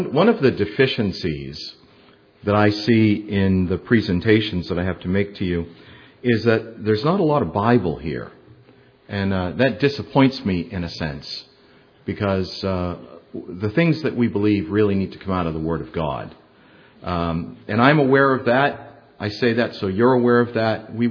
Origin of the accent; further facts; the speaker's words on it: Massachusetts, United States; I'm from Massachusetts, so the snow doesn't trouble me.